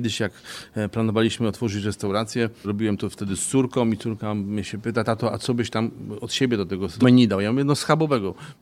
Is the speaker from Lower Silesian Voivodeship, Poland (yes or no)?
yes; Lądek-Zdrój, Lower Silesian Voivodeship, Poland; Ja pochodzę z Lądka